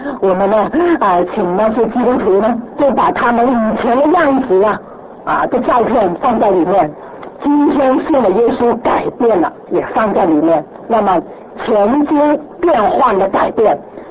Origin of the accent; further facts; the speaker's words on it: Hong Kong; Chinese is a second language; 我们是香港人嘛你知道最怕是广府人讲官话，哎呀，真是我是广东人了啊，所以你听我的国语呢，你就觉得很辛苦了哈。